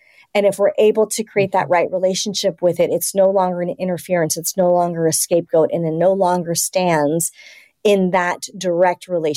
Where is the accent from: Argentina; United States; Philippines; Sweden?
United States; my parents were from Latin America, South America, Colombia, and I was raised in the States